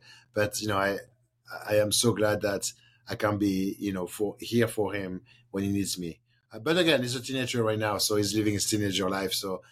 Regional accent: France; English is a second language; So I grew up in France, and France has, you know, obviously a reputation about food and beverage.

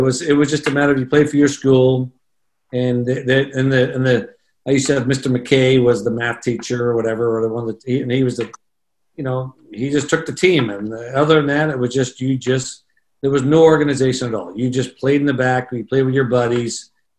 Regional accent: Scotland, United Kingdom; now in Canada; There's like when I came from Scotland, right?

